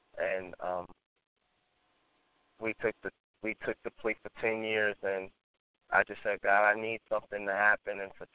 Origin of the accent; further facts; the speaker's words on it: New York City, New York, United States; First of all, I'm from New York City, grew up in the Bronx